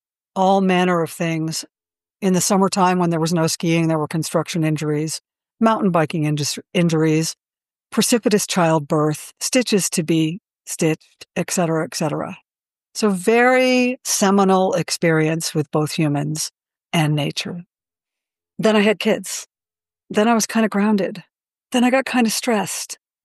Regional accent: New England, United States; born there; I was born in New England. I now live in Western Colorado.

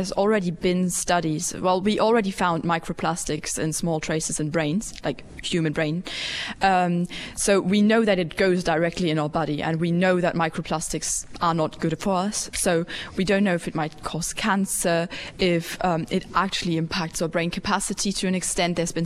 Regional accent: Wolfsburg, Lower Saxony, Germany; So I'm from Wolfsburg, which is...

